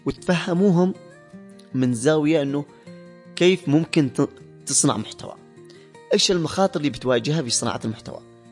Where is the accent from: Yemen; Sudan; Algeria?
Yemen; إحنا كمجتمع يمني